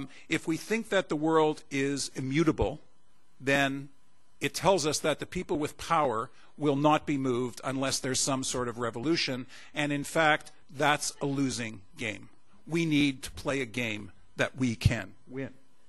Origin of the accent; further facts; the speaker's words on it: Canada; Too often, speaking as a Canadian, of course, one sees metaphors in local terms, we live in a cold climate.